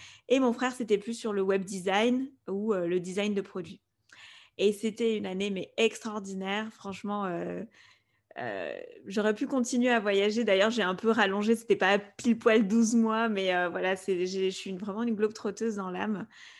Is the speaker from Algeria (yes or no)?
no; Spain; first language Spanish; French is a second language; avec mon frère, on a grandi en Espagne, donc l'espagnol, c'est notre langue maternelle